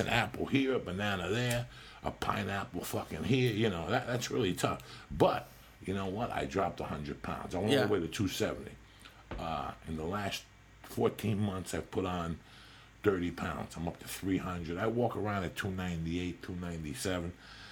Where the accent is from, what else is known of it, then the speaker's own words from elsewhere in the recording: New Jersey, United States; You know, I'm from Jersey. I grew up around great delis.